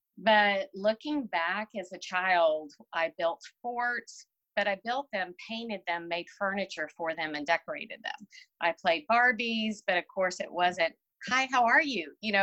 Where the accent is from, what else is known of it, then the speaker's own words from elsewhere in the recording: Houston, Texas, United States; also born or lived in Germany; now in Griffin, United States; And my husband's like, you've been in Houston since you were 12. I think you're a Houstonian.